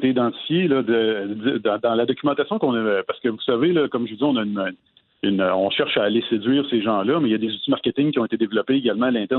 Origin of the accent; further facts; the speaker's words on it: Gatineau, Quebec, Canada; il m'a présenté en mentionnant que j'étais de Gatineau